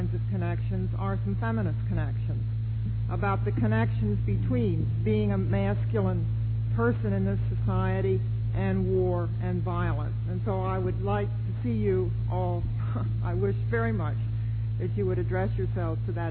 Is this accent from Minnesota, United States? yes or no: yes; Minnesota, United States; from Minnesota